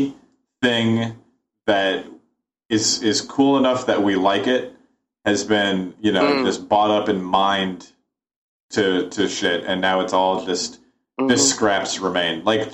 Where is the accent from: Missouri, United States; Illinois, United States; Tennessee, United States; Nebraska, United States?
Nebraska, United States; I'm from Nebraska.